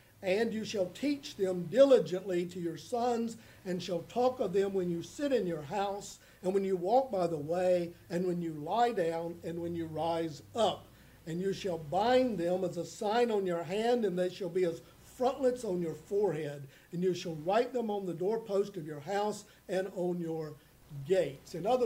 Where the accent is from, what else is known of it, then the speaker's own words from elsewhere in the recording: North Carolina, United States; I'd gone down to preach a funeral in my hometown in North Carolina.